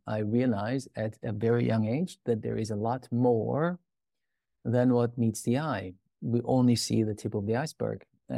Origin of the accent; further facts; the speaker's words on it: Iran; moved away; I grew up in Iran, an embattled country, if you wish. My dad's Persian, my mom's Austrian. And in 1979, we had to flee the country because there was a revolution.